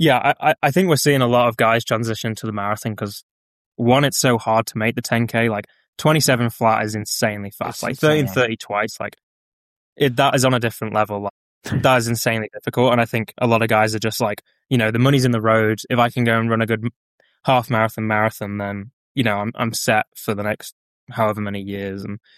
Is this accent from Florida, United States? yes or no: yes; Florida, United States; you only know me because I'm from Florida.